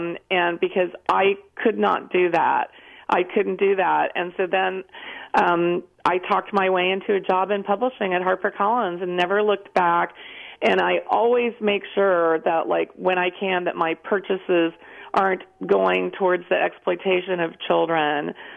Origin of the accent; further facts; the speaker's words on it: West Virginia, United States; moved away as an adult; You heard me say that I came from West Virginia from very humble circumstances, and I came to San Francisco, to the big city